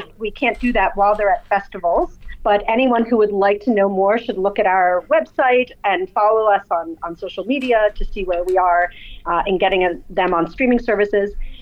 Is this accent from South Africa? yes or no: yes; South Africa; I am a South African Jew, born in South Africa, of Jewish heritage that would be familiar to many people here.